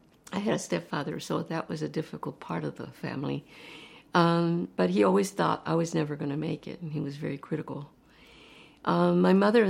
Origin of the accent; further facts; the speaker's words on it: Oxnard, California, United States; also born or lived in Texas; I grew up in Oxnard, California, and we came from Texas to settle in Oxnard.